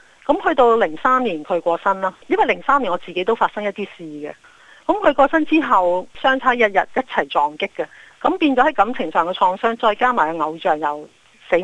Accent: Hong Kong

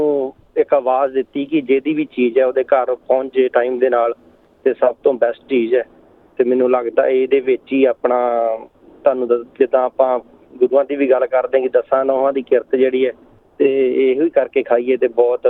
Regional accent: Dhianpur, Punjab, India; now in Melton, Australia; ਪਿਛਲੇ ਮੈਂ 10 ਸਾਲ ਹੋ ਗਏ ਨੇ, 2009 ਦੇ ਵਿੱਚ ਅਸੀਂ ਆਏ ਸੀ ਮੈਲਬਨ, ਅਤੇ ਉਦੋਂ ਸਾਡਾ ਮੇਰਾ ਪਿੰਡ ਹੈਗਾ ਭਾਅ ਜੀ ਧਿਆਨਪੁਰ, ਇਹ ਅੰਮ੍ਰਿਤਸਰ ਡਿਸਟ੍ਰਿਕਟ ਦੇ ਵਿੱਚ ਹੀ ਪੈਂਦਾ

